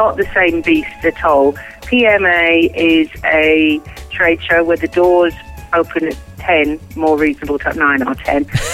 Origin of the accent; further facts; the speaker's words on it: Scotland, United Kingdom; moved away; Being Scottish, I complained all the way through winter